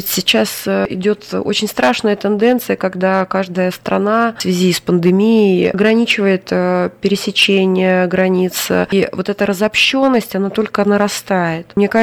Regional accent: Saratov, Saratov Oblast, Russia; born there; now in Saint Petersburg, Russia; Родилась я в Саратове, на Волге. После выпуска из хореографического училища меня взяли в Мариинский театр. Я переехала в этот город, который был для меня мечтой. Уже вот 30 лет в Ленинграде

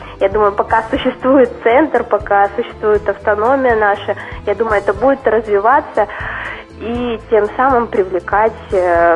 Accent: Belarus; now in Russia; у меня бабушка из Беларуси, у меня дедушка, а я сам из Беларуси приехал.

